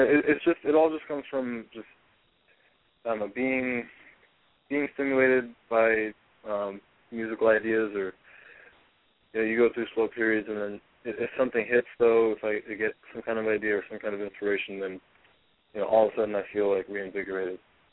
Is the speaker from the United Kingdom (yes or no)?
no; Miami, Florida, United States; I'm from Miami, but live in Tampa, but I actually just moved, back to Miami.